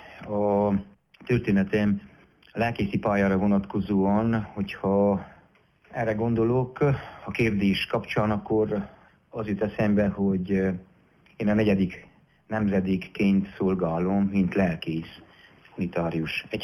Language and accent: Hungarian; Racoșu de Sus, Covasna, Romania; erdővidéki felsőrákosinak számítom magamat, hiszen 18 éves koromig felsőrákoson nevelkedtem. Utána, ahogy említettem, édesapám szolgálati rendjén, mert kapcsolatosan Harkosra kerültünk, így hát gyermekkorom évei Harkoshoz is kötődnek